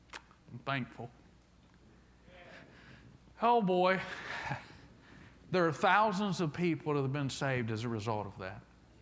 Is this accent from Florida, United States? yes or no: yes; Frostproof, Florida, United States; By the way, I'm born and raised in Frostproof. And so I grew up in this whole area.